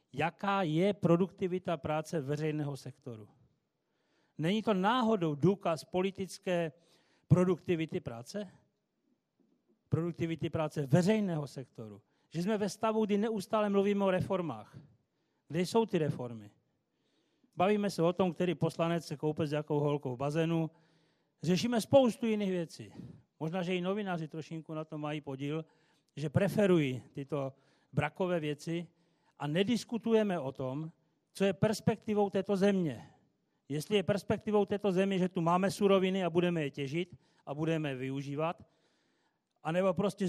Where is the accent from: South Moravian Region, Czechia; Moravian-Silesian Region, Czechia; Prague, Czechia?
Moravian-Silesian Region, Czechia; Ostrava; a jsem z Ostravy a tíží nás ten problém stejně, jak se tady o tom hovoří